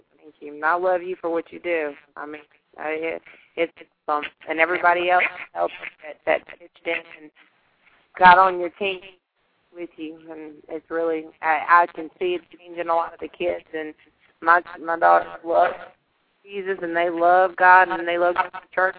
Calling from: Jackson, Mississippi, United States; I was calling from Jackson, Mississippi.

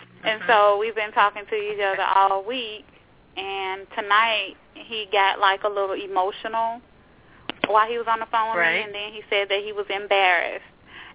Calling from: Florida, United States; I'm in Florida.

